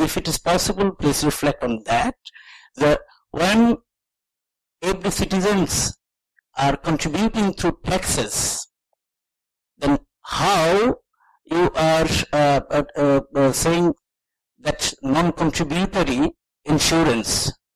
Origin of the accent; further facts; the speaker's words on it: Bangladesh; from Bangladesh